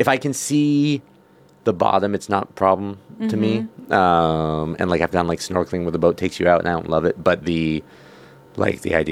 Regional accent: New Hampshire, United States; In New Hampshire, and just like little garter snakes, harmless little guys. But it was an old farmhouse

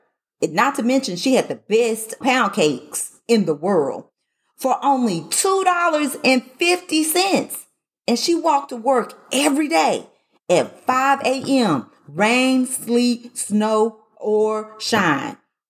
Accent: the South, United States; So I'm from the South and everybody doesn't eat chicken and dressing.

